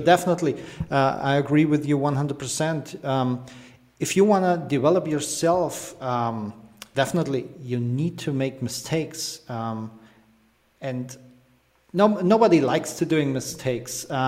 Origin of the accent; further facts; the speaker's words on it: Germany; English is a second language; So I'm from Germany too, you guys know that.